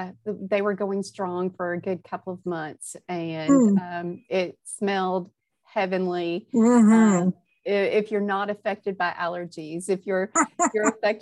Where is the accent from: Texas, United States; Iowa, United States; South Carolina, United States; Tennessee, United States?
Tennessee, United States; Nashville; Well, I was not born and raised here. And that has helped me just truly appreciate, the produce that we were talking about. I grew up, I grew up in Nashville, Tennessee.